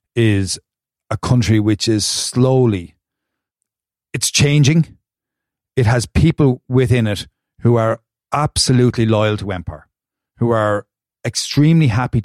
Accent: County Galway, Ireland; I am from Galway.

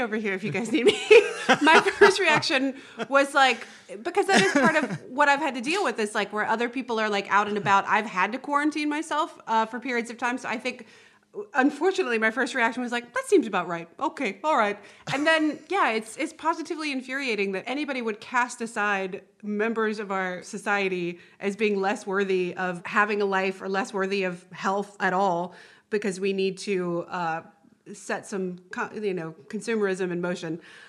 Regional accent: the South, United States; accent: Southern; And my accent, I start getting Southern again.

